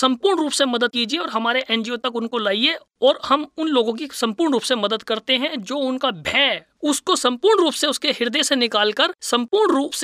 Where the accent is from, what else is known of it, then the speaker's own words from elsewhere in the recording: Delhi, India; हम दिल्ली के रहने वाले हैं